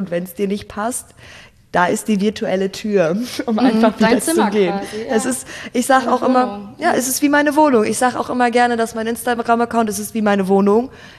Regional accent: Gelsenkirchen, North Rhine-Westphalia, Germany; now in Berlin, Germany; für mich als Mädchen aus Gelsenkirchen und auch als Türkin, die irgendwie ein bisschen anders ist als alle anderen Türkinnen, die ich bis jetzt kennengelernt hatte, in Berlin ist es wieder anders

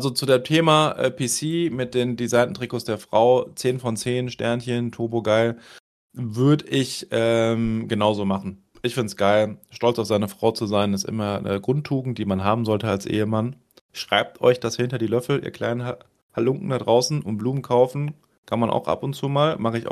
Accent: Rhineland, Germany; Also okay, ich komme ja aus dem Rheinland und hier wird Karneval gefeiert.

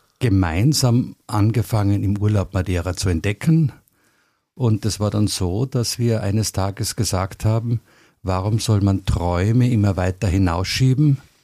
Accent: Austria; also born or lived in Graz / Lower Austria / Winterthur / Berlin; also ich bin eigentlich ein Kärntner, der nie in Kärnten gelebt hat. Bin mit meinen Eltern durch die halb Europa gezogen, muss man sagen. Also ich bin von Graz nach Niederösterreich, nach Winterthur in die Schweiz, nach Berlin, von Berlin nach Mannheim

